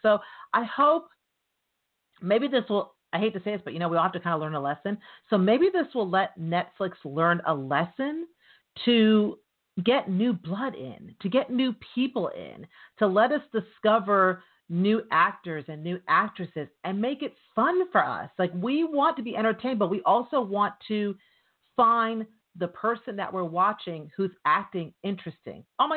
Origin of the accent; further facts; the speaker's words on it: New York, United States; like I said, I'm from New York